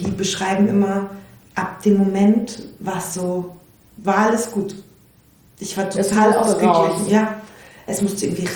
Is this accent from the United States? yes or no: no; England, United Kingdom; also born or lived in Belgrade, Serbia; Und ich bin in Belgrad und England aufgewachsen und als wir nach England kamen, da war ich so 4